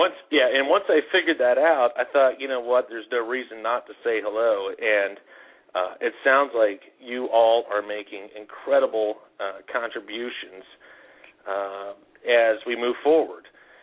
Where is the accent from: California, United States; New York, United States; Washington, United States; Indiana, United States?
Indiana, United States; I have to say, I'm from Indiana, and I'm on the executive board here for the Brain Injury Association of Indiana, too.